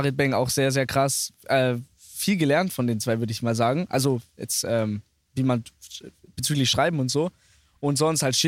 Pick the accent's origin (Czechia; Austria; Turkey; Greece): Austria; Carinthia; Ich bin in Österreich aufgewachsen, so ab 1,5, deswegen.